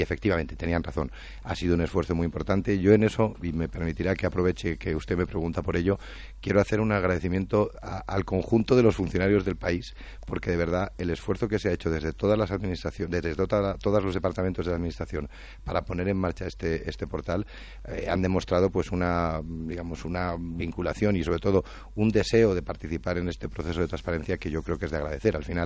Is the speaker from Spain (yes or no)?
yes; Spain; a mí como español me parece que es muy razonable y me siento muy orgulloso de que en mi país se esté investigando